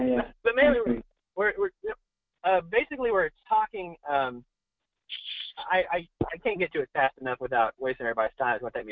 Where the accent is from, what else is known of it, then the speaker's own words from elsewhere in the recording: Dallas, Texas, United States; I'm from Dallas, Texas, and I first heard about this group, I guess about a month ago